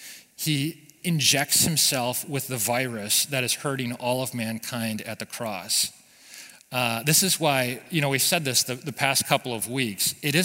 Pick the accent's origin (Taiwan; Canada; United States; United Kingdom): United States; because growing up in America, I've always heard it's great to give people second chances